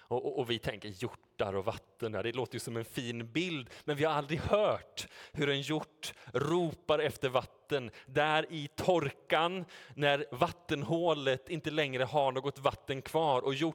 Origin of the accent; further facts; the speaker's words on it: Uddevalla, Västra Götaland County, Sweden; Jag har gjort det hemma där jag bodde när jag var liten på Sunningen i Uddevalla.